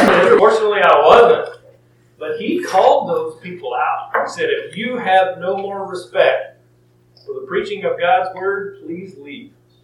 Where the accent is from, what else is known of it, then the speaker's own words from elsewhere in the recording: Stratford, Texas, United States; at my hometown church where I grew up at Stratford, Texas